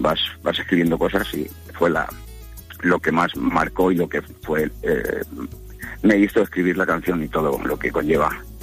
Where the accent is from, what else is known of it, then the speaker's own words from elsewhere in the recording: Aranjuez, Community of Madrid, Spain; now in Denia, Spain; yo soy de Aranjuez.